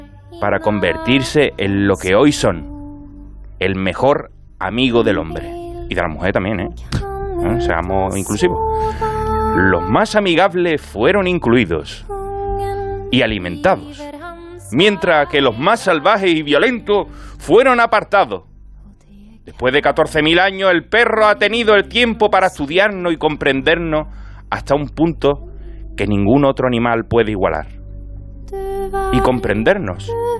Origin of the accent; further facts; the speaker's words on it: Cádiz, Andalusia, Spain; un gaditano en las ondas.